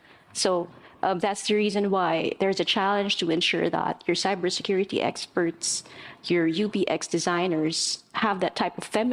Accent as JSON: {"language": "English", "country": "Philippines", "said": "First of all, I come from Southeast Asia, from the Philippines."}